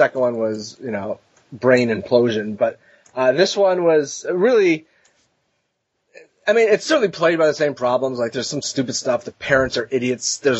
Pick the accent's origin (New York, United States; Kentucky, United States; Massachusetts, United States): New York, United States; Utica; So you went through my hometown of Utica.